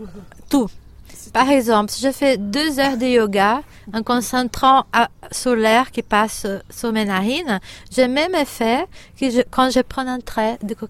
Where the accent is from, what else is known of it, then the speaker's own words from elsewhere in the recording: Belo Horizonte, Minas Gerais, Brazil; moved away as an adult; now in France; Je viens du sud-est du Brésil, Minas Gerais, Belo Horizonte. Je suis arrivée en France en novembre de 2005.